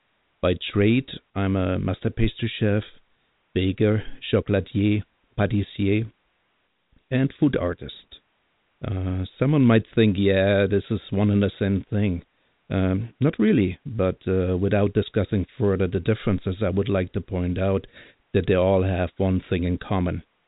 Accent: Bingen am Rhein, Rhineland-Palatinate, Germany; also born or lived in Sweden / Thailand; I was born and raised in Germany. Bingen on the River Rhine is my hometown. Please look it up. It's a beautiful place.

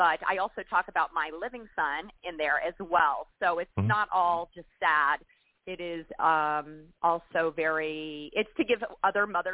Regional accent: Florida, United States; when I was a teacher in North Carolina, I'm from Florida originally

